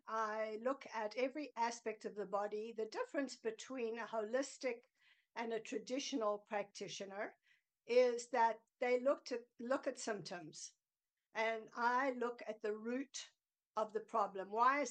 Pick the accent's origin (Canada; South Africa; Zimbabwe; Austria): South Africa; moved away as an adult; now in United States; Formerly and originally South African. I tell people I'm from the South, which I am. And I was born and raised there, and I immigrated 45 years ago.